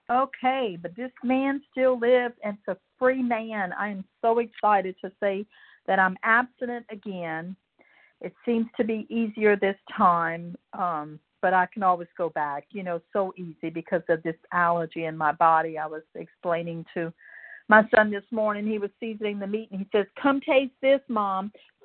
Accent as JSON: {"language": "English", "town": "New Orleans", "region": "Louisiana", "country": "United States", "said": "Well, the only way to talk like this is if you're from Louisiana, New Orleans, Louisiana."}